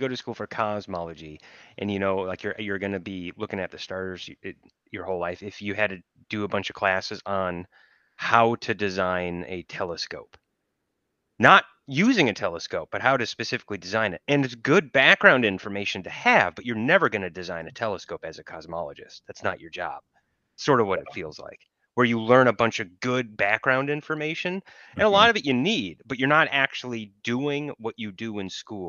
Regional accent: Minnesota, United States; So I grew up in Minnesota. I got my driver's permit and my went through driving school in Minnesota.

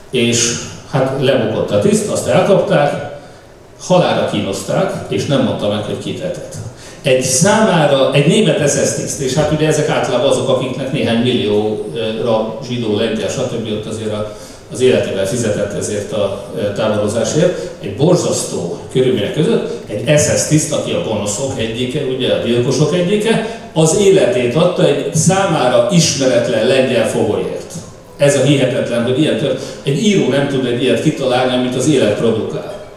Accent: Hungary; És hát rögtön elmondtam, hogy én magyar vagyok, és mennyire szeretjük a lengyeleket.

